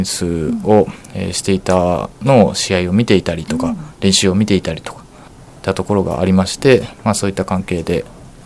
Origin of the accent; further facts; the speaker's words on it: Chigasaki, Kanagawa, Japan; はい、私は茅ヶ崎市出身ですので